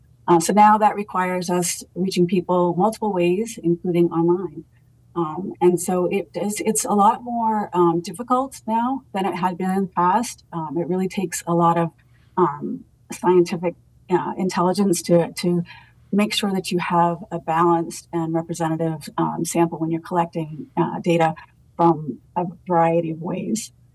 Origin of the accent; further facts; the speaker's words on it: Maine, United States; And as you probably might pick up on my accent, I am from Maine originally.